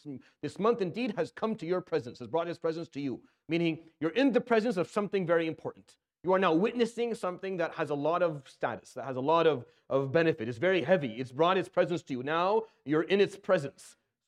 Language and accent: English; Syria; I grew up in Syria.